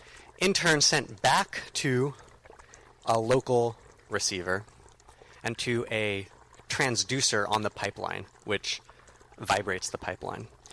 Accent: Oakland, California, United States; I'm an artist from Oakland, California

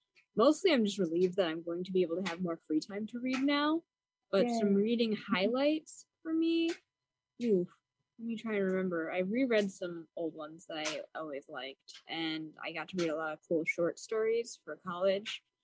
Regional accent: Hudson, New York, United States; I am also from Hudson.

